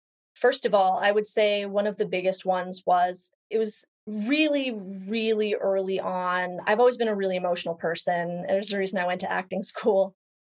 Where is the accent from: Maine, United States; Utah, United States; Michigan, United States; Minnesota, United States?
Utah, United States; Salt Lake City; also born or lived in Los Angeles; I grew up in Salt Lake City. I am on one side third generation Mormon, and on the other side, I think fourth generation or fifth, depending on who you ask. I lived in LA for a long time, and I recently moved back to Salt Lake City.